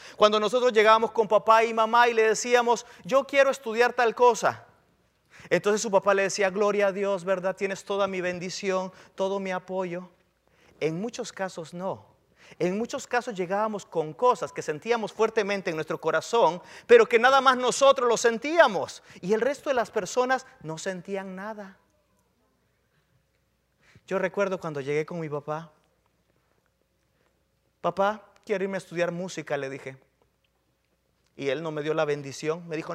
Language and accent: Spanish; El Salvador; yo me acuerdo en mi país, allá en El Salvador